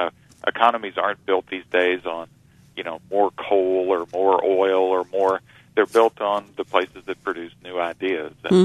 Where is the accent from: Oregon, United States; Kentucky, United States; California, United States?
Kentucky, United States; And then parts of my home state of Kentucky have just fallen into this incredible prescription drug abuse problem.